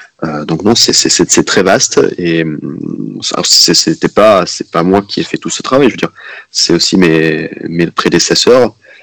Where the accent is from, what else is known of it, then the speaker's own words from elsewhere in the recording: Luxembourg; moi, je suis luxembourgeois. Et c'est vrai que moi, je parle quatre langues couramment. Donc, moi, je peux changer du français à l'allemand, à l'anglais, en une phrase sans me poser la question.